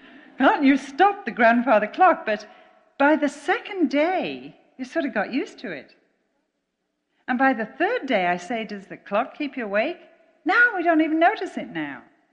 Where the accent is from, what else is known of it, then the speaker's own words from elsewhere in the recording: Liverpool, North West England, United Kingdom; a beautiful, beautiful 200-year-old grandfather clock from England, from Liverpool, from my hometown.